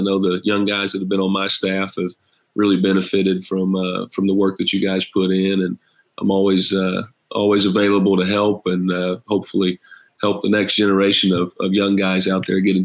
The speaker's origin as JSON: {"language": "English", "town": "Pikeville", "country": "United States", "said": "You know, I'm from Pikeville, which is about an hour and a half away. And so this is home to me."}